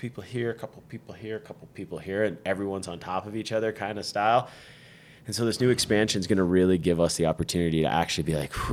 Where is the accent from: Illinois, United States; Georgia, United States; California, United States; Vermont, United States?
Vermont, United States; You know, I'm originally from Vermont, and so ways to get me tied back into Vermont are super important to me.